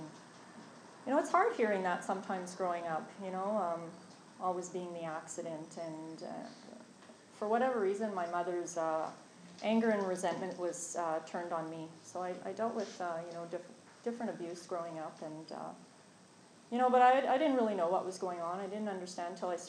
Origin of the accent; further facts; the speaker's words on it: Montreal, Quebec, Canada; born there; I was born in Montreal, December 64. So I recently turned 50.